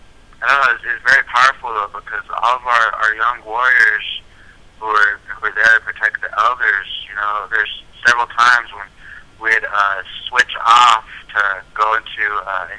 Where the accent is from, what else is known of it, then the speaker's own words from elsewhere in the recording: Rosebud Indian Reservation, South Dakota, United States; I realized I'm from Rosebud Indian Reservation. I'm Sichanku